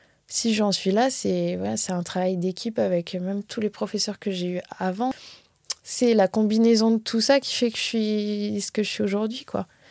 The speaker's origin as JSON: {"language": "French", "country": "North Macedonia", "tie": "born or raised there", "said": "quand j'étais petite en Macédoine, j'ai fait la fée clochette."}